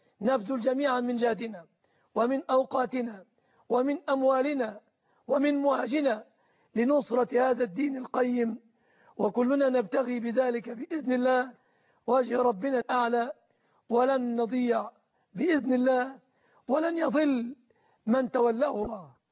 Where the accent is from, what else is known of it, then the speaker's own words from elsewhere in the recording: Egypt; بلادنا مصر